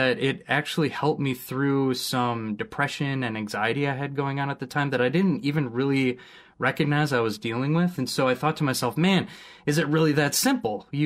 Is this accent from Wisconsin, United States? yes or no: yes; Appleton, Wisconsin, United States; also born or lived in New York City, New York; I was brought up in Appleton, Wisconsin, and found myself out in the city.